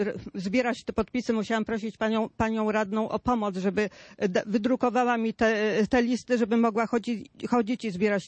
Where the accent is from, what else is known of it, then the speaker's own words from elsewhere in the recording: Olsztyn, Warmian-Masurian Voivodeship, Poland; ponieważ urodziłam się tutaj, jestem olsztynianką od urodzenia, nie wyobrażam sobie, że mam gdzieś stąd uciekać.